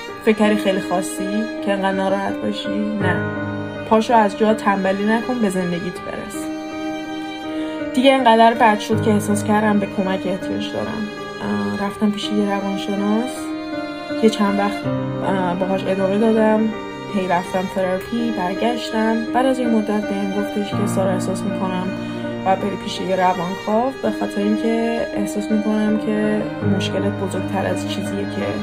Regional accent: Iran; خلاصه من اینجور بزرگ شد، من توی ایران بزرگ شدم.

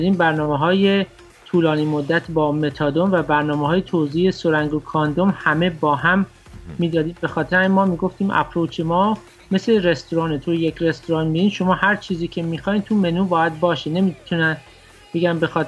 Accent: Kermanshah, Iran; ما اهل کرمانشاه هستیم.

